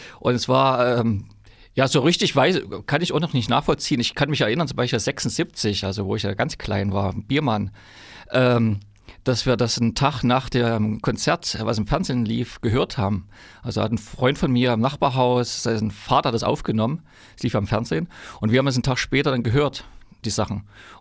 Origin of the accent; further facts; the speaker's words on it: Chemnitz, Saxony, Germany; born there; Ich bin ja in Karl-Marx-Stadt geboren und in der Schule, Johannes Erbecher Oberschule hieß die.